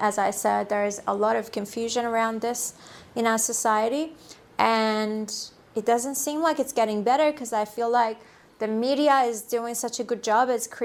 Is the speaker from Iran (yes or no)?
yes; Iran; I'm from Iran, and when I talk to Iranian people, it's the same.